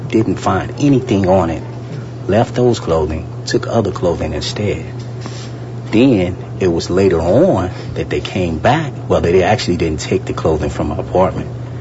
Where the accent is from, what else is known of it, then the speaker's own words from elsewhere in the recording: St. Louis, Missouri, United States; St. Louis, Missouri.